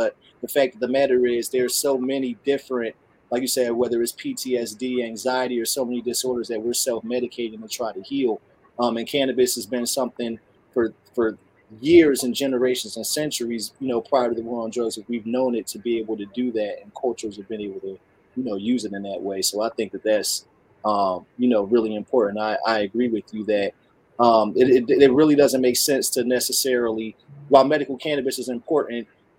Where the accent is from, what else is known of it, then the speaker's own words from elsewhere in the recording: Trenton, New Jersey, United States; like, I grew up in Trenton, New Jersey, right?